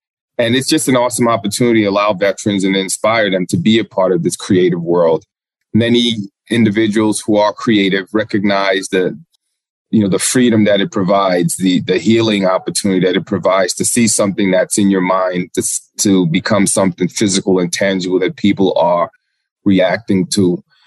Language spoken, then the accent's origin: English; New York City, New York, United States; I grew up in New York City from the Bronx, and I wanted to serve.